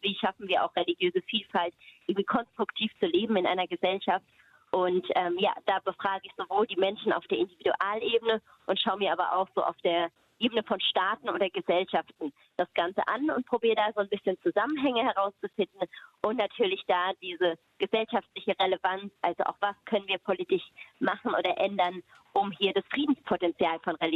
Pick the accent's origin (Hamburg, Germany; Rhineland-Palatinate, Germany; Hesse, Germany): Hesse, Germany; Heppenheim; accent: South Hessian; ursprünglich komme ich von der Hessischen Bergstraße aus Heppenheim, also Südhessen. Das hört man vielleicht jetzt manchmal im Gespräch ein bisschen den Dialekt. Also den kölschen Dialekt habe ich noch nicht so ganz drauf, aber kommt doch.